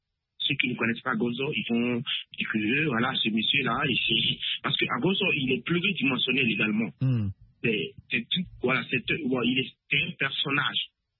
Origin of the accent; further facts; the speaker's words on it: Côte d’Ivoire; born there; je suis originaire de Koudoukou, né en Côte d'Ivoire.